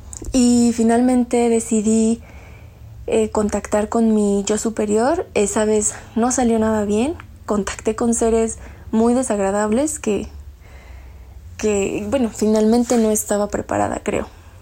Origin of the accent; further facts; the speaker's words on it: State of Mexico, Mexico; soy del Estado de México.